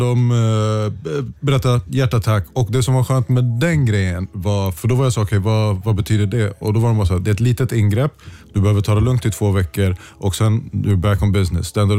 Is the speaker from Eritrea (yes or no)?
yes; Eritrea; Jag är eritrean, vi informerar inte varandra så mycket.